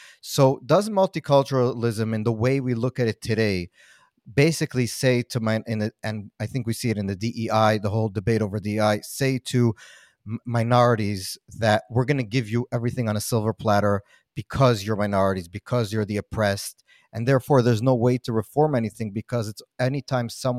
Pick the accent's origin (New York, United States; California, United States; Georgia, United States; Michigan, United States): New York, United States; New York City; But growing up in New York City, you know, I remember going to my more liberal family members